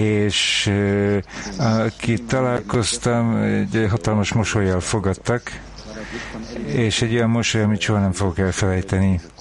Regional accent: Germany; Hungarian is a second language; de én német vagyok.

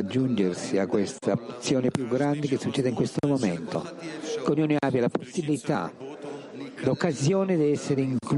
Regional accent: Moyobamba, San Martín, Peru; Italian is a second language; vengo da un paese che sta all'altra punta del mondo. Vengo dal Perù. Grazie. E dal Perù vengo di una città

